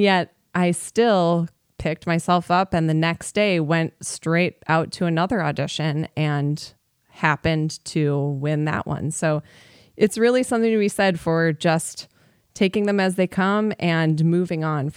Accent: Chicago, Illinois, United States; I actually spent the next 2 years living in Chicago, which I'm from the Chicago area, so it was nice to be living in the city and being close to home.

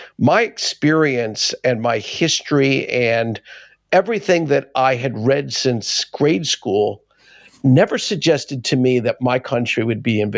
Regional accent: United States; I'm not wearing a uniform. I'm not carrying a gun. I am an American.

